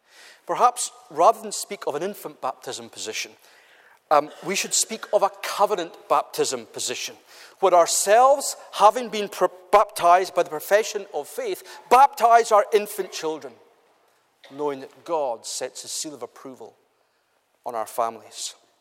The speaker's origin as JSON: {"language": "English", "region": "Scotland", "country": "United Kingdom", "said": "Now, we're not English, we're Scots, but the same is often true of us"}